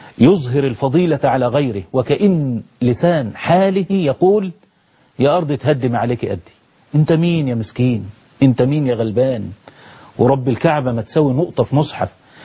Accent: Egypt; بلدنا مصر

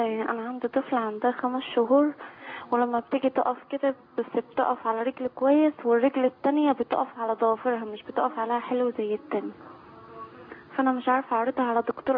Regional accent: Dakahlia, Egypt; انا من الدقهلية

